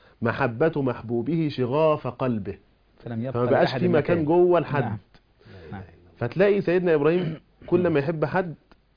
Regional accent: Monufia Governorate, Egypt; لان انا فلاح يعني من المنوفيه

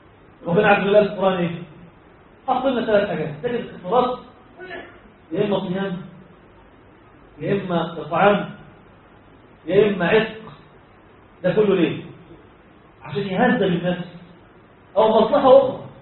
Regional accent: Egypt; عندنا في مصر

